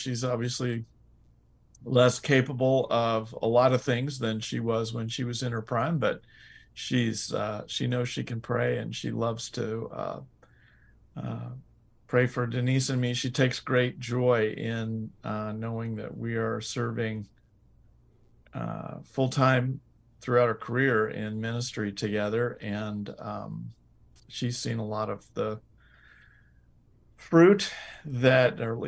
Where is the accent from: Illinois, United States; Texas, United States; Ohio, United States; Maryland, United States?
Illinois, United States; Moline; I actually grew up in the heartland in Moline, Illinois, on the Mississippi River, western edge of Chicago. You could see Iowa from my house.